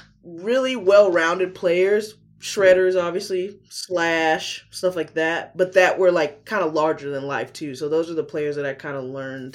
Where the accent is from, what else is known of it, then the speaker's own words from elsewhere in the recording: Atlanta, Georgia, United States; I really liked growing up in Atlanta and in Georgia. It was a good city, good state to be raised in, I think.